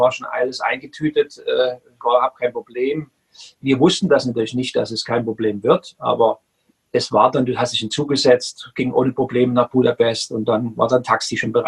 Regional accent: Dresden, Saxony, Germany; born there; ich bin im Osten geboren, in Dresden damals

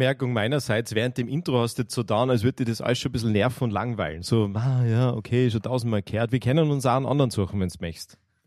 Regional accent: Austria

